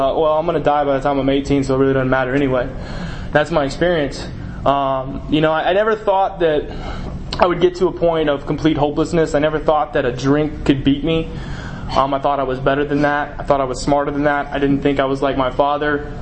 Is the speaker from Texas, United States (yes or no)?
yes; Texas, United States; growing up in Texas, you know, going to University of Texas was, like, the big dream, you know, for college.